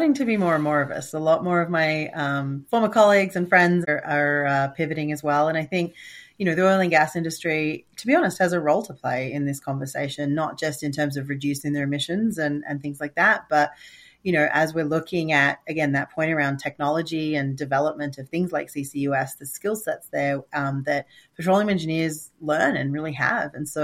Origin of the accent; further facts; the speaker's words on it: Australia; now in United States; I'm based here in the US and have been for a long time, but I'm originally from Australia.